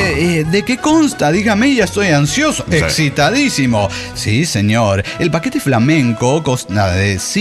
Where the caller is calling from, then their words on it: Mexico City, Mexico; de Ciudad de México.